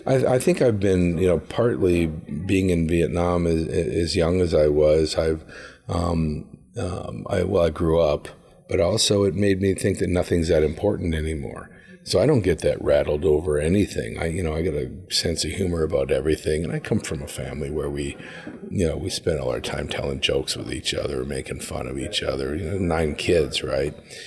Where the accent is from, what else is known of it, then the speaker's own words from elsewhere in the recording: Duluth, Minnesota, United States; also born or lived in Los Angeles / Taipei; You know, I'm from Duluth, Minnesota, which is very clean. I lived in L.A. during high pollution. Then I moved to Taipei during high pollution.